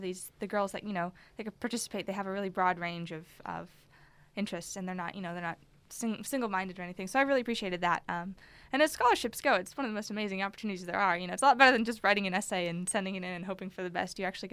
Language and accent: English; Anchorage, Alaska, United States; I'm from Anchorage.